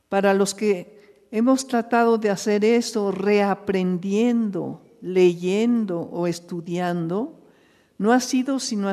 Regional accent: Mexico; origen maya es parte de nuestro propio origen, de nuestra propia historia como mexicanos

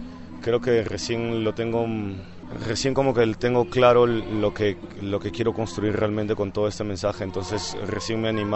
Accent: Lima, Peru; mi grupo es … vengo del Perú, de la ciudad de Lima.

